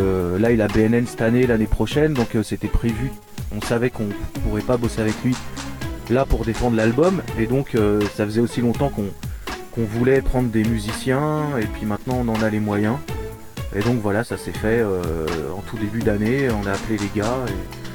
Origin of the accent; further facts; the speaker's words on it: Paris, Île-de-France, France; Tu vois, nous on est nés à Paris, on est des vrais Parisiens.